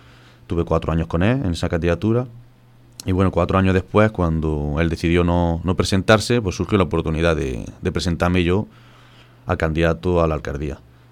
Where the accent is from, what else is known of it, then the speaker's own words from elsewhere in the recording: La Iruela, Andalusia, Spain; tengo 34 años, soy natural de La Iruela.